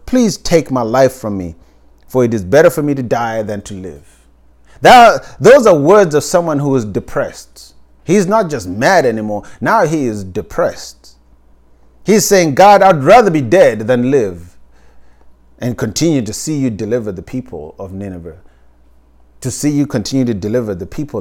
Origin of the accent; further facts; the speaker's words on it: Zimbabwe; also born or lived in Oklahoma, United States; now in Missouri, United States; this is growing up in Zimbabwe, I remember this.